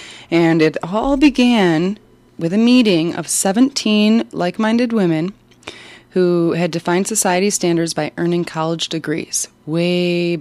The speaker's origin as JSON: {"language": "English", "town": "Dearborn", "region": "Michigan", "country": "United States", "tie": "born or raised there", "said": "Yeah, growing up in Dearborn, Adre Arena every year would have their giant, huge used book sale."}